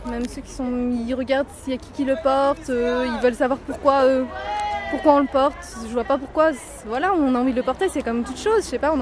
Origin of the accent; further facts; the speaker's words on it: Tunisia; comme je suis tunisienne et ça existe déjà en Tunisie